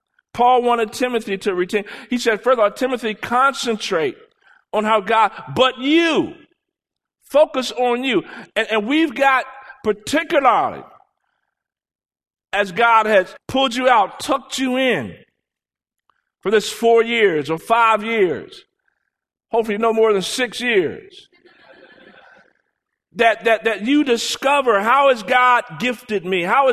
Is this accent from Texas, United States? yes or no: no; Washington, District of Columbia, United States; what I experienced growing up in Washington, D.C. when it would snow heavily during the winter months.